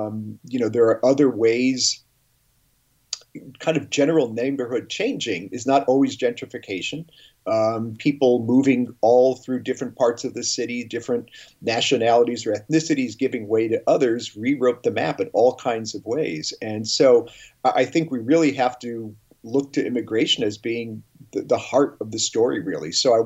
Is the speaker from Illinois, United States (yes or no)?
yes; Chicago, Illinois, United States; I grew up in Chicago, and there are neighborhoods that I have no idea what they are because they've been renamed.